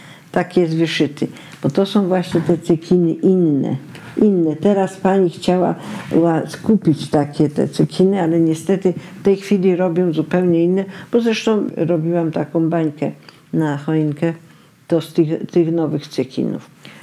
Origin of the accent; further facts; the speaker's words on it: Imbramowice, Lesser Poland, Poland; Wychowywałam się właśnie częściowo w Imbramowicach, skąd moja mama pochodzi.